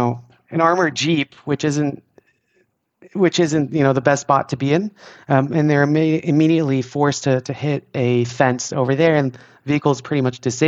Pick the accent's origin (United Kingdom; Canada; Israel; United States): Israel; growing up in Israel, I was taught about how strong the IDF is